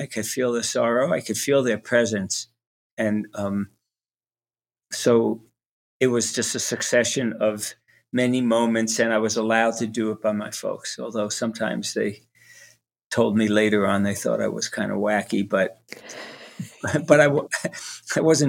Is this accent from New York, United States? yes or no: yes; Brooklyn, New York, United States; born there; I was born in Brooklyn, New York. A lot of concrete, not a lot of nature